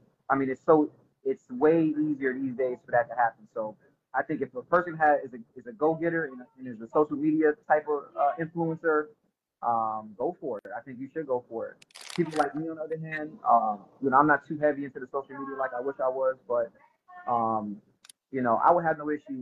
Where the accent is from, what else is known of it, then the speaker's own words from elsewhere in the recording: Okinawa, Japan; also born or lived in Jacksonville, United States / Chicago, United States; So, no, I was born in North Carolina, actually. Jacksonville, North Carolina, you know. I grew up in Okinawa, Japan, most of my childhood.